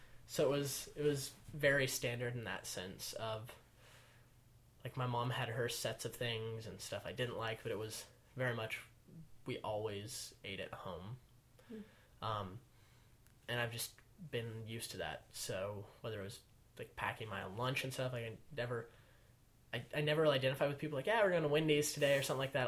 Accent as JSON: {"language": "English", "town": "Wichita", "region": "Kansas", "country": "United States", "tie": "born or raised there", "said": "So like I said, I was raised in Wichita, Kansas, which is the south central part of the state. For what it's worth, the largest city in Kansas. We got that going for us. But I was raised in the city."}